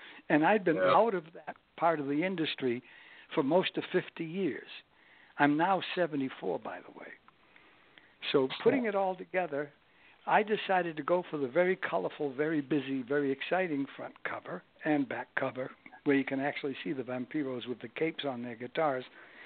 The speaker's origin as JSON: {"language": "English", "town": "Boston", "region": "Massachusetts", "country": "United States", "said": "I'm originally from Boston, and I know what happens when Northeasters come ashore in the winter."}